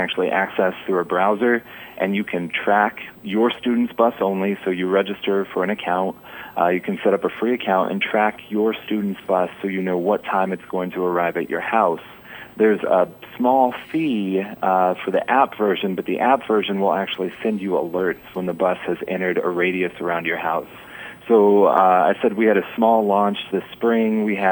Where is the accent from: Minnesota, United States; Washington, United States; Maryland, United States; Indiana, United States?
Indiana, United States; Evansville; I joke, I grew up in Evansville, but I was in 4-H Electric